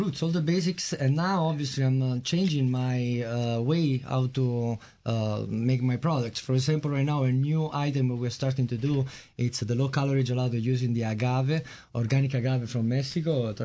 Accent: Naples, Campania, Italy; I'm from Napoli.

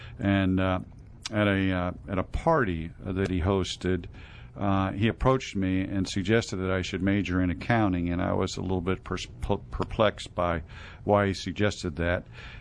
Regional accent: Pittsburgh, Pennsylvania, United States; Pittsburgh, Pennsylvania.

